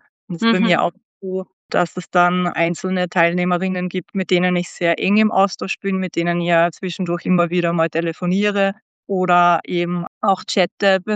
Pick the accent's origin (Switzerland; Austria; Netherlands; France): Austria; Styria; now in Vienna, Austria; Ich wohne in Wien, aber ich bin gebürtig aus der Steiermark.